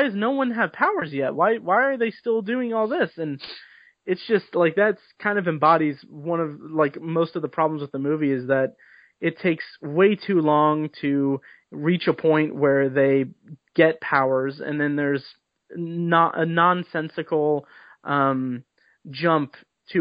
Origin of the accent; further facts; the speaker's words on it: Indianapolis, Indiana, United States; I grew up in Indianapolis in the 90s, and like I had no context. Like I don't, like I was exposed to rap music in the suburbs